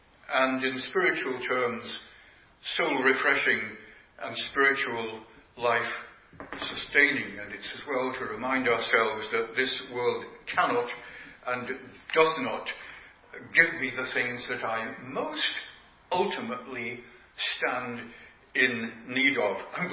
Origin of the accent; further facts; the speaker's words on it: Yorkshire and the Humber, United Kingdom; As you know, I'm a Yorkshireman